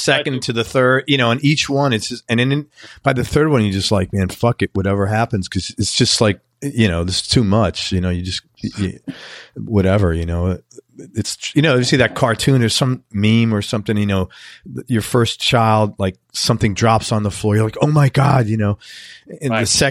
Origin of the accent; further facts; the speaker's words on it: Bronx, New York, United States; I'm from the Bronx. Top three words somebody from the Bronx never fucking said in their life about their environment.